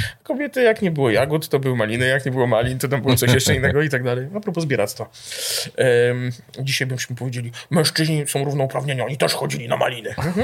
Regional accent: Warsaw, Masovian Voivodeship, Poland; jestem z Warszawy.

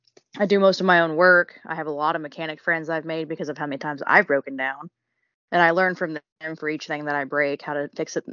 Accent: United States; The great thing about being American is that you don't have to actually have a house to get a job.

